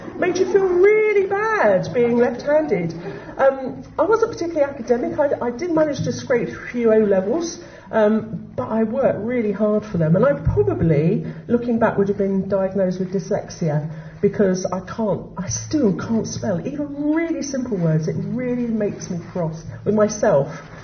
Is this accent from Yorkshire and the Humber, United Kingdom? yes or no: no; Putney, London, United Kingdom; also born or lived in Peckham; I was born in Peckham, and when I was four we moved to Putney, a council estate in Putney.